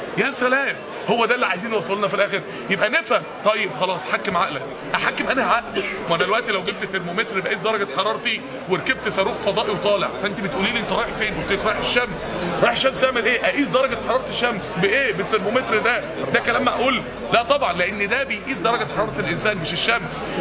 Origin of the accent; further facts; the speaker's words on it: Egypt; عندنا في مصر كام؟ 25000 راقصه